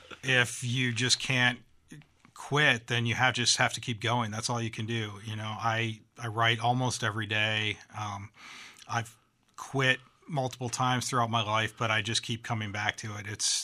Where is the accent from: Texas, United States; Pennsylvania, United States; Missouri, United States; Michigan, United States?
Michigan, United States; Detroit; I'm a Midwestern kid. I'm from the Detroit area.